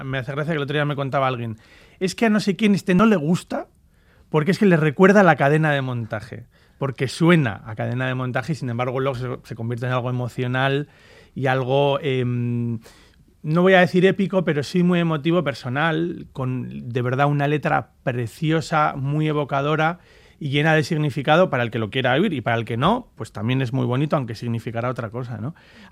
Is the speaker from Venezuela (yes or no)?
no; Getxo, Basque Country, Spain; Sin embargo, yo que soy de Guecho, me dicen, ah